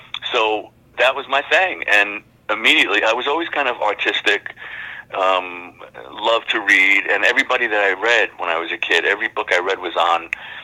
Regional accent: New York City, New York, United States; I started playing, my hand to God, 9 years old. I grew up in the Bronx.

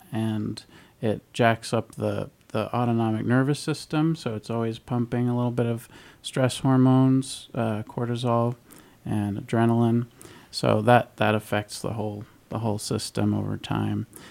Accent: New York, United States; I grew up in New York.

